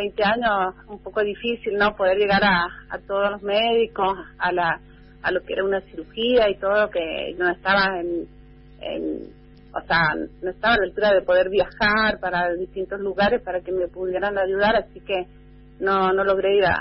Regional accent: Calingasta, San Juan, Argentina; Estoy acá, al pie de la cordillera de los Andes, ¿no?, en mi pueblo, que es Calingasta, acá en el distrito Barreal, la Argentina.

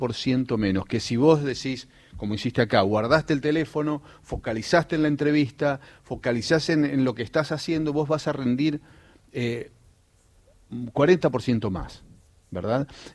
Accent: Santa Fe, Argentina; now in Buenos Aires, Argentina; cuando yo vine a Buenos Aires de Santa Fe

